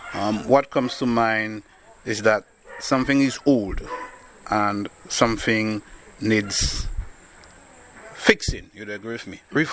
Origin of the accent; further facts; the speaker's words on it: Roseau, Saint George, Dominica; I know the people of the Roseau South constituency. I was born and bred there. I was raised up in the Roseau South constituency.